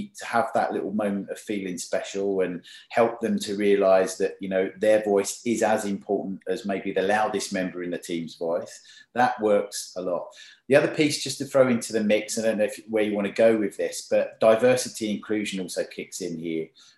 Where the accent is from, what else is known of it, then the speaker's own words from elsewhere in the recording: England, United Kingdom; it was immensely challenging because as an English person, it's also respecting and understanding the cultural differences